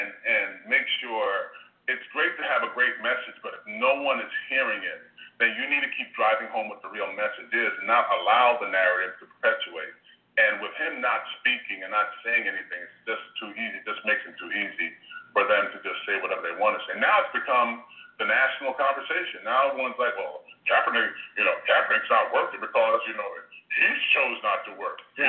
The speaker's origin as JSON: {"language": "English", "country": "United States", "said": "I'm allowed to sit because I am an American."}